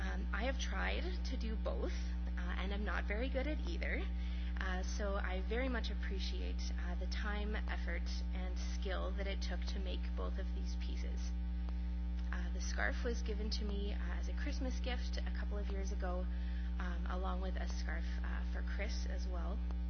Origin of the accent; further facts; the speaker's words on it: Thunder Bay, Ontario, Canada; now in Winnipeg, Canada; I grew up in Thunder Bay and have been here in Winnipeg for about 6 years. My parents, my sister, and many of my extended family still live in Thunder Bay, which is about an 8-hour drive east of here.